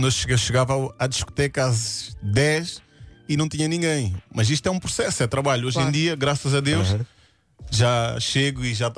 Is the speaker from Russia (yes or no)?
no; Faro, Algarve, Portugal; Sou de Faro. Normalmente eles dizem: és de Faro, és farense. Eu não saio de Faro, porque ali é a minha calma, ali é a minha paz.